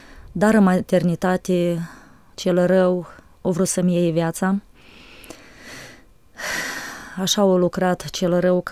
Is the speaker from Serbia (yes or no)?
no; Moldova; now in Romania; Deci sunt venită din Republica Moldova, fostă Uniune Sovietică